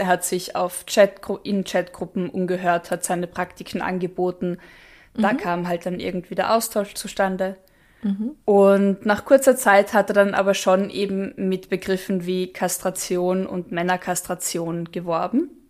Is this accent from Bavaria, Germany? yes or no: yes; Munich, Bavaria, Germany; trug sich im Münchner Osten zu, wo auch ich meine Heimat habe.